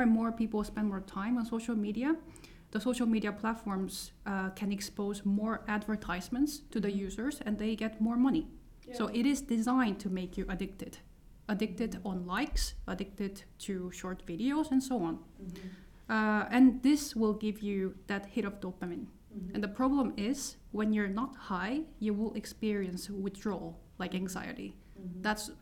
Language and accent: English; South Korea; now in Estonia; I'm from South Korea and I'm studying communication management in Tallinn University.